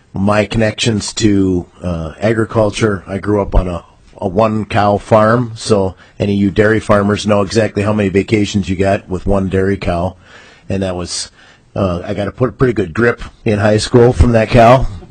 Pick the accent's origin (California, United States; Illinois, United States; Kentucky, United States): Illinois, United States; now in Minnesota, United States; Oh, and yes, I'm a transplant from Illinois